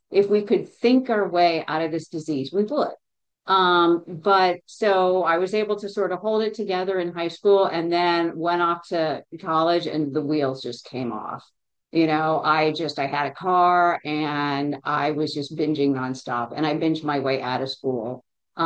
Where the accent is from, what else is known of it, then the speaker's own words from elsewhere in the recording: Texas, United States; I grew up in near Dallas-Fort Worth. Went to school in Houston